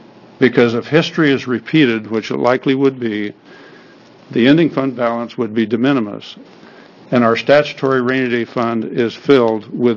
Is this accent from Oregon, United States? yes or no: yes; Lebanon, Oregon, United States; I represent District 8, which is Albany, Lebanon, or excuse me, Lebanon, my hometown, Albany, Corvallis area of the state.